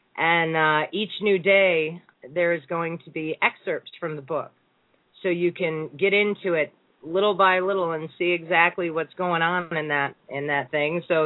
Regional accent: Connecticut, United States; You know, I'm from Connecticut, and my father was a caretaker in a very small town.

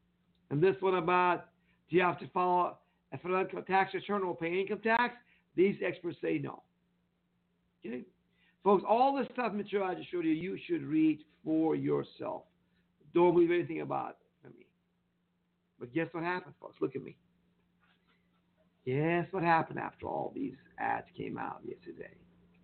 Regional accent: Iran; English is a second language; now in United States; I know because I'm a Jewish from Iran myself, folks.

